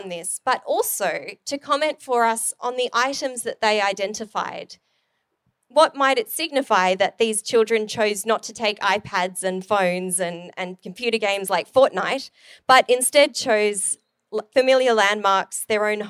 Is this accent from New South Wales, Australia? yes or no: yes; Sydney, New South Wales, Australia; if you are cold, which I am because I'm from Sydney